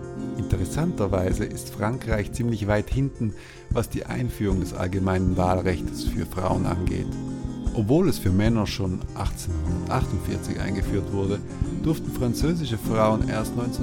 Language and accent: German; Switzerland; born there; Fast schon surreal in dieser Hinsicht ist mein Geburtsland, die Schweiz, eine der ältesten Demokratien Europas.